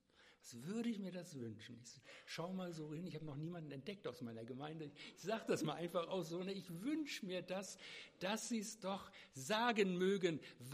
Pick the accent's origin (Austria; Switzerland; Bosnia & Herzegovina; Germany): Germany; Northern Germany; ich komme noch aus Norddeutschland, das ist schon Ekstase